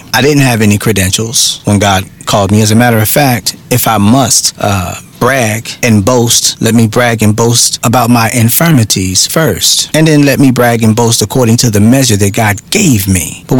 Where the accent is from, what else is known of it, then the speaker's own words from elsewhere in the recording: East Coast, United States; a Kangol hat cracked to the side because I'm from the East Coast.